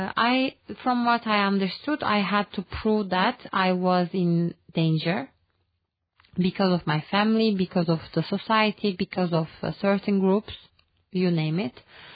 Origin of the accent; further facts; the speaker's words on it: Turkey; English is a second language; now in Luxembourg; I'm 25 years old and I'm from Turkey. Before, I have lived in four different countries and currently I'm living in Luxembourg.